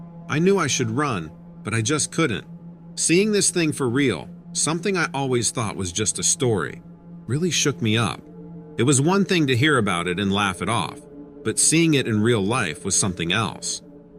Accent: Salem, United States; I grew up here in Salem. I always felt like I owed it to my hometown to keep it safe

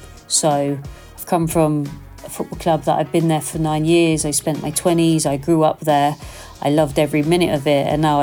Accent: East of England, United Kingdom; born there; I was born in Essex, so I was a Tottenham supporter growing up.

